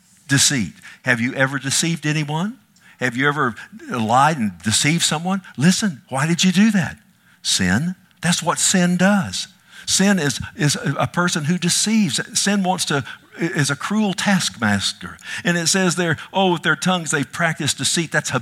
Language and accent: English; Texas, United States; And I was from Texas.